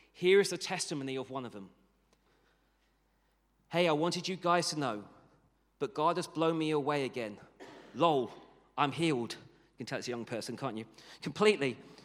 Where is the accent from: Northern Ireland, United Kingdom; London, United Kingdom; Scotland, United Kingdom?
London, United Kingdom; Barnet; born there; I was born in Barnet in a hospital there.